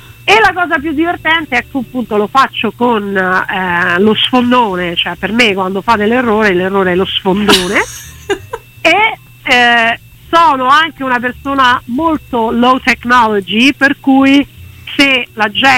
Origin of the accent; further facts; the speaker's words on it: Rome, Lazio, Italy; sono nata e cresciuta a Campodefiori